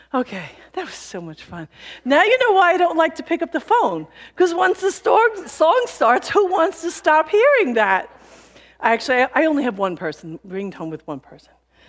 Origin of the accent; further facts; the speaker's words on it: Ireland; and I am Irish, so I can't believe, well, would you believe me?